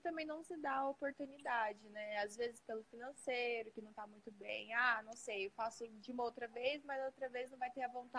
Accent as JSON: {"language": "Portuguese", "town": "Porto Alegre do Norte", "region": "Mato Grosso", "country": "Brazil", "said": "Então, eu sou do interior do Mato Grosso, Porto Alegre do Norte."}